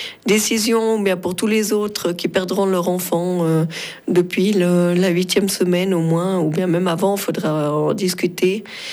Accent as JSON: {"language": "French", "region": "Valais", "country": "Switzerland", "said": "j'ai répandu les cendres chez moi dans le Valais."}